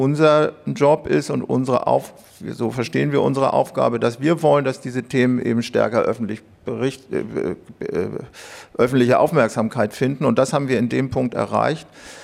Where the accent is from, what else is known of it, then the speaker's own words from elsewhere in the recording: Hamburg, Germany; hauptsächlich an der Universität Hamburg. Das ist meine Heimatstadt.